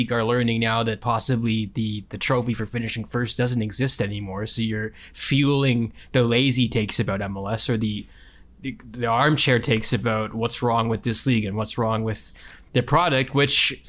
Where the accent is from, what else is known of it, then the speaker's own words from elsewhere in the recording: Toronto, Ontario, Canada; I've been well trained to believe the worst is going to happen based on my growing up in the Toronto sports scene